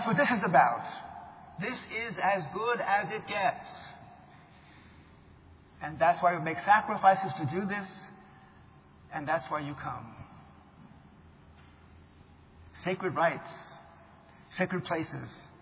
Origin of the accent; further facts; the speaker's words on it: New York, United States; And as a New Yorker in exile, on Monday, many Catholics I know will go to Rockaway to get in the water on the Assumption.